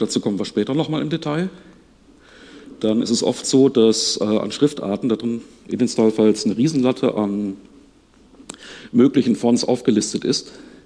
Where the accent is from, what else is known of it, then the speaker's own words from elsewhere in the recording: Bielefeld, North Rhine-Westphalia, Germany; Ich komme aus Bielefeld, tatsächlich. Gibt es wirklich.